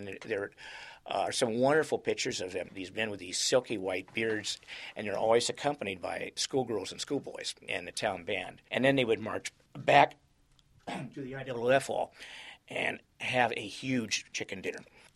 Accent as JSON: {"language": "English", "town": "Oro Grande", "region": "California", "country": "United States", "tie": "born or raised there", "said": "And the other thing I think that's unique about Oro Grande, because I've always loved my hometown, is that the GAR, the Grand Army of the Republic chapter here, was very active."}